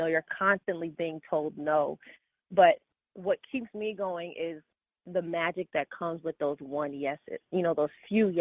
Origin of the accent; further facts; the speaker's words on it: Long Island, New York, United States; now in Los Angeles, United States; I am a dancer from Long Island, New York, now living in Los Angeles, California.